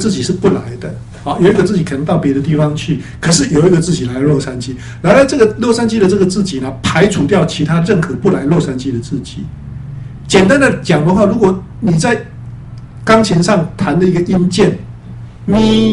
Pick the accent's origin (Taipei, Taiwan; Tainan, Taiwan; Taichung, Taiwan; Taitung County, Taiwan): Taipei, Taiwan; now in Los Angeles, United States; 我本来我出生在台湾嘛，我成长在台北嘛